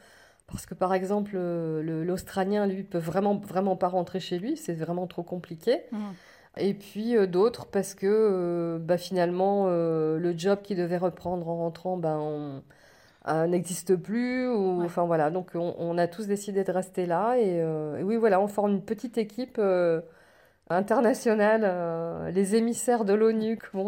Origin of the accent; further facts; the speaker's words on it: France; je suis française.